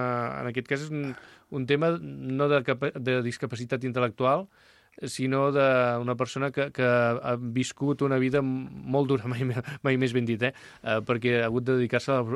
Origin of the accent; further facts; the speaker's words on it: Vilafranca del Penedès, Catalonia, Spain; jo soc de Vilafranca